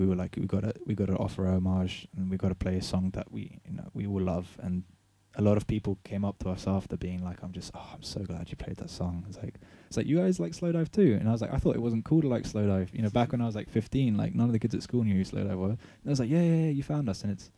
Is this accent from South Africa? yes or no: no; London, United Kingdom; now in Oxford, United Kingdom; It was venturing out of Oxford and back into my hometown, London. You know, I'm not from around Hoxton, but it's always been a very trendy area